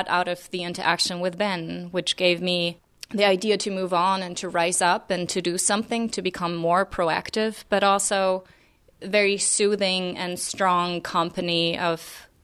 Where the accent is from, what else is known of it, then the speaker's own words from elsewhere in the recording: Germany; English is a second language; I'm from Germany. My father's parents, my grandparents, were Nazis.